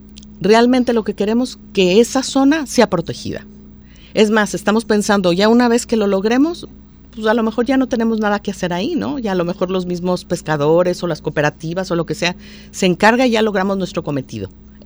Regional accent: Mexico; como mexicanos

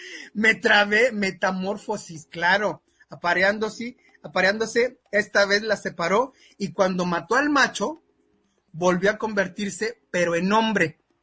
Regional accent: Mexico; porque todos somos mexicanos, todos somos compatriotas.

